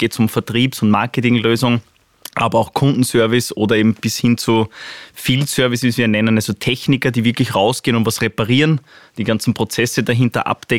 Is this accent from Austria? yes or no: yes; Upper Austria, Austria; born there; now in Vienna, Austria; ich bin gebürtiger Oberösterreicher, seit 2 Wochen 40 Jahre